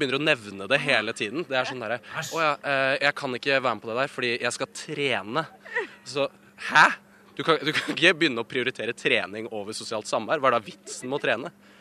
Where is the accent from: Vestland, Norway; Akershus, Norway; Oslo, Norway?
Oslo, Norway; kommer fra Oslo-området